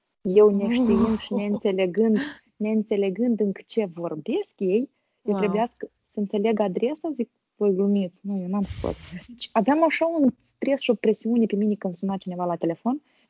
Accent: Chișinău, Moldova; now in United Kingdom; Am venit totuși cu engleză din Chișinău, umblând la cursuri, de la școală, mai privind filme. Și când am ajuns în UK

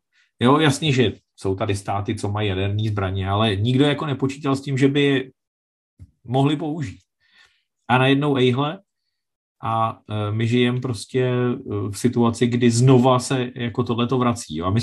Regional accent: Děčín, Ústí nad Labem Region, Czechia; vyrůstal jsem v Děčíně a což je takový jako relativně nepodstatný město v České republice, tehdy československý

